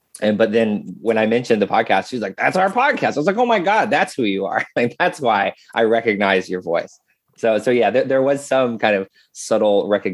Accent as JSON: {"language": "English", "town": "Wilkesboro", "region": "North Carolina", "country": "United States", "tie": "born or raised there", "said": "I grew up about 30 minutes down the mountain from Boone in a town called Wilkesboro."}